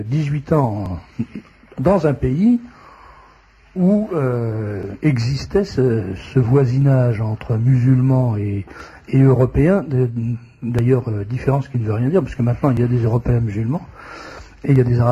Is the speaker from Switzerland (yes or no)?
no; Nanterre, Île-de-France, France; Alors moi, il se trouve que, j'ai été élevé à Nanterre. Nanterre, c'est pas un haut lieu de la bourgeoisie française.